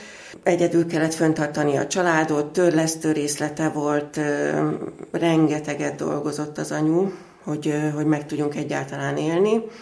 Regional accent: Budapest, Hungary; Nagyon szerető családba születtem Óbudán. Egyszerű emberek voltak a szüleim, irodába dolgoztak, és egy nővérem van. Óbudán egy emeletes házba laktunk

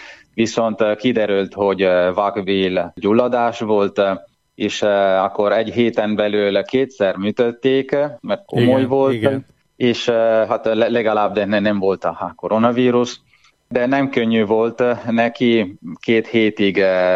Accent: Friuli-Venezia Giulia, Italy; Hungarian is a second language; now in Hungary; Friuli tartományban, ahonnan én származom, és ahol a szüleim laknak, amely észak-kelet Olaszországban van, a szlovéniai határhoz közel

